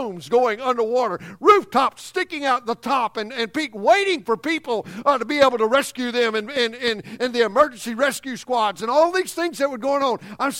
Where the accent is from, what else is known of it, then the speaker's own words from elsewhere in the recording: Louisiana, United States; I remember other times in Louisiana there in my hometown where we're from, how the rains would come in the springtime